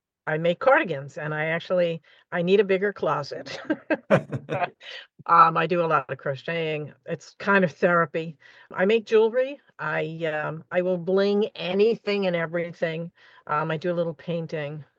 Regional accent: Westbury, New York, United States; now in East Meadow, United States; I grew up in Westbury, went through Coplay School District, and got married at 22 and moved one whole town over to East Meadow.

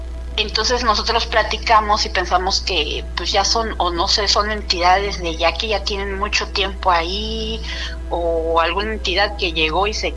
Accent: Mexico City, Mexico; Estamos en México, en el DF, porque soy del DF

